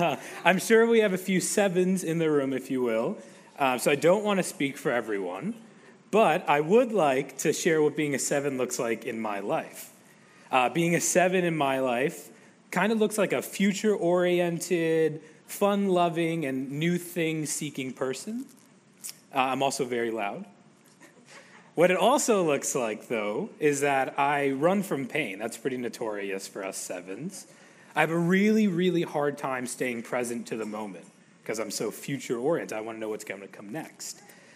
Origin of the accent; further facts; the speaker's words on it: Syracuse, New York, United States; I'm from Syracuse, New York. I call it upstate.